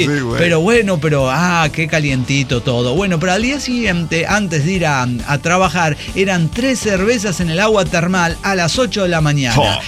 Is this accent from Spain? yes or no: no; State of Mexico, Mexico; now in Isla Socorro, Mexico; Olvidé especificar que yo soy del Estado de México, pero viviendo en Isla Socorro.